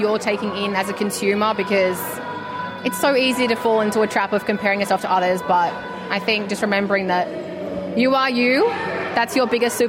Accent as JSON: {"language": "English", "country": "Australia", "said": "Filipinos are so accepting of myself as an Australian."}